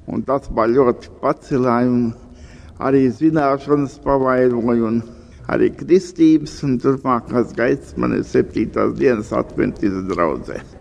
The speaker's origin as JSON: {"language": "Latvian", "town": "Sigulda", "region": "Vidzeme", "country": "Latvia", "tie": "born or raised there", "said": "Esmu dzimis un audzis Siguldā."}